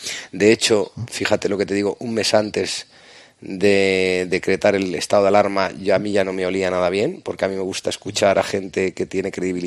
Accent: Puertollano, Castilla-La Mancha, Spain; born there; Nací en Puerto Llano y por mucho que lo intenté no me dejasteis.

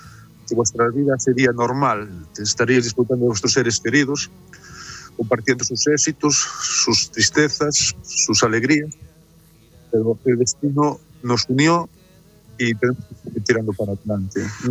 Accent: Galicia, Spain; como los gallegos guardamos todo para adentro.

